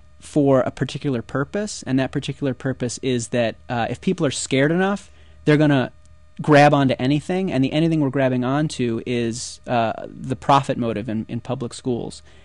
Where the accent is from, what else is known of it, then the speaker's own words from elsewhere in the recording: Philadelphia, Pennsylvania, United States; now in Brooklyn, United States; you know, I'm from Philly, but I'm living in Brooklyn now.